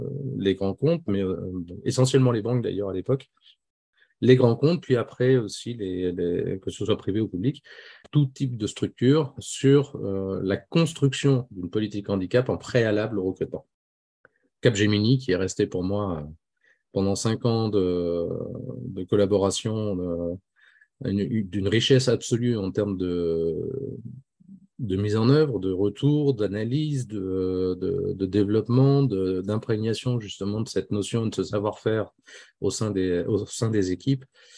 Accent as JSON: {"language": "French", "town": "Lille", "region": "Hauts-de-France", "country": "France", "lives_now": "Bordeaux, France", "said": "je suis originaire de Lille, même si aujourd'hui j'habite Bordeaux. Et entre-temps, j'ai été muté sur Toulouse."}